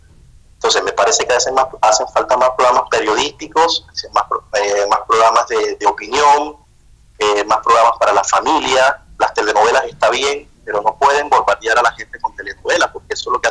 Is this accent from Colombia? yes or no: yes; Colombia; yo la verdad que nunca he tenido la oportunidad de trabajar en Colombia, ni tampoco de estudiar en Colombia, pero soy colombiano.